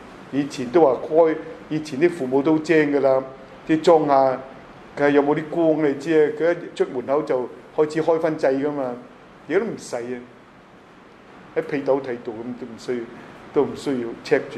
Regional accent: China; 我即係大聲解嗌話我從中國嚟啫

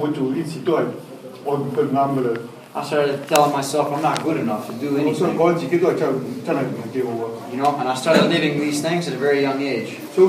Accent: United States; And I come from the United States.

